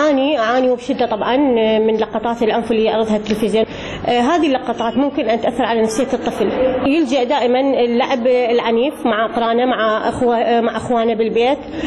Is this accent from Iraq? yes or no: yes; Iraq; وهذه فظاهرة سجلت نسبة كبيرة جدا عندنا بالعراق.